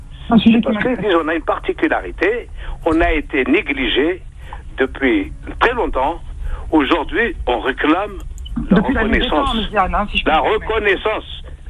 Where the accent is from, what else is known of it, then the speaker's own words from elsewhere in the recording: Algeria; Moi, je ne suis pas du tout un régionaliste. Hein. Je suis un Algérien.